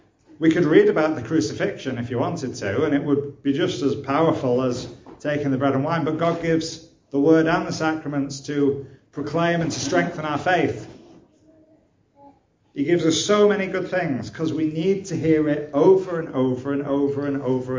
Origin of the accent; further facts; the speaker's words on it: United Kingdom; Or just say it, because we are British after all.